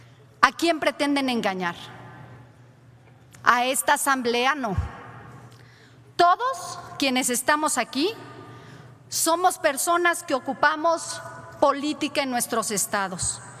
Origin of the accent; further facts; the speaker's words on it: Puebla, Mexico; Soy poblana y desgraciadamente lo ocurrido solo constituye una pequeña prueba de lo que los poblanos hemos vivido los últimos 7 años.